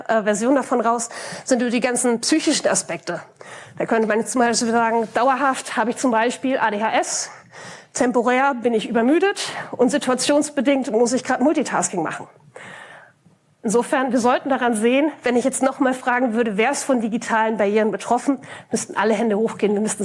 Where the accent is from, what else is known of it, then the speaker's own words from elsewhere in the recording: Hamburg, Germany; Ich komme aus Hamburg, wie man es vielleicht hört.